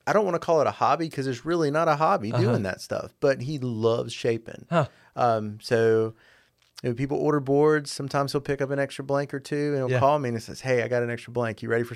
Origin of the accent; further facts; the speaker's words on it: Jacksonville, North Carolina, United States; I'm from Jacksonville.